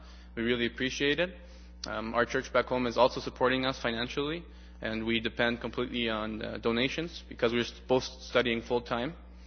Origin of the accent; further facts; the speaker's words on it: Mexico; We come from Mexico. We've been here a little bit over a year and 2 months.